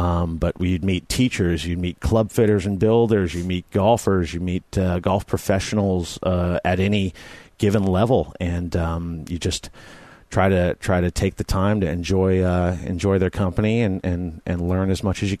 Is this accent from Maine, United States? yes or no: no; California, United States; I'm from the Bay Area originally